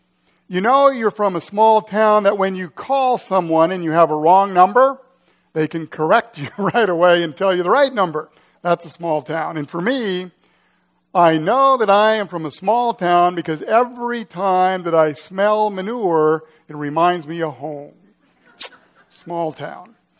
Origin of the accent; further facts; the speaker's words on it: Blackburn, Missouri, United States; I grew up in Blackburn, Missouri, population 314. Pretty small. Actually, we grew up on a farm.